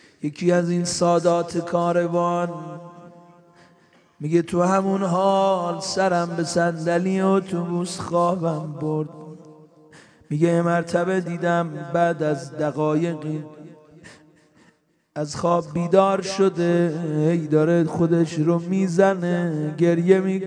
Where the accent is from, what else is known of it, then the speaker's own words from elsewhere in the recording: Mashhad, Razavi Khorasan, Iran; گفتم آقا جان درست ما بچه مشهدیم